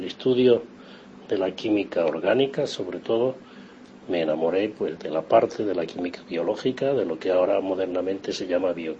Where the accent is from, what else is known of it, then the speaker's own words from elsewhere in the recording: Córdoba, Andalusia, Spain; Nací en Córdoba, en el barrio del Marrubial. Mi barrio de infancia fue el Marrubial, pero muy pronto fue la Victoria, en la Avenida de la República Argentina, frente a la Pérgola.